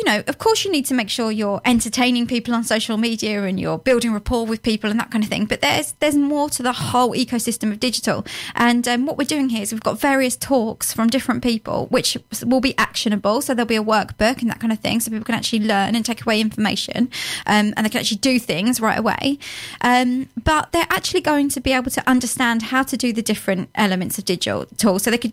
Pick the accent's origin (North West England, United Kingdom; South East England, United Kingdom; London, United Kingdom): South East England, United Kingdom; And I'm from Kent, so that's one of the reasons.